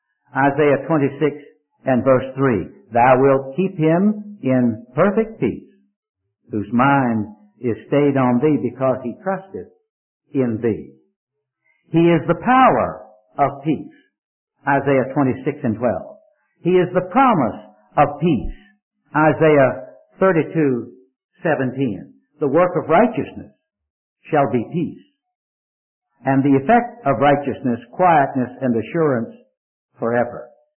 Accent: Richmond, Virginia, United States; I received the Lord Jesus Christ as my Savior the latter part of 1954 in my hometown of Richmond, Virginia. My background is Jewish. My great-grandfather came from Bavaria, Germany.

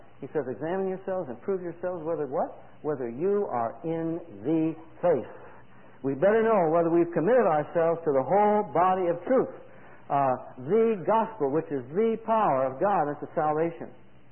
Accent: Riverside, California, United States; where Jim and I grew up in Riverside, a very hot climate.

